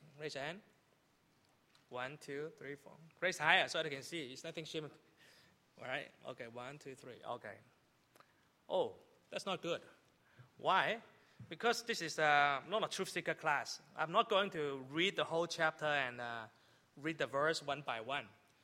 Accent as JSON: {"language": "English", "country": "Canada", "said": "I'm from Canada. I live in Vancouver."}